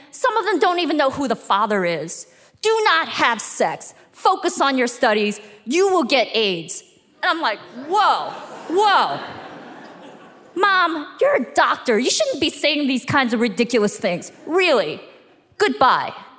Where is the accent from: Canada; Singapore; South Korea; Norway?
South Korea; now in New York City, United States; And maybe it's because we are from Korea, or maybe it's because we live in New York City where real estate is unaffordable